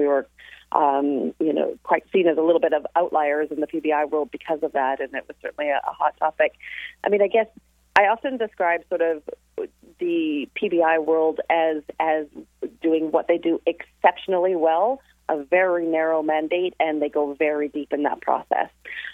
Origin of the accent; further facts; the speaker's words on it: Victoria, British Columbia, Canada; As you said, I'm from Canada, specifically Victoria on Vancouver Island.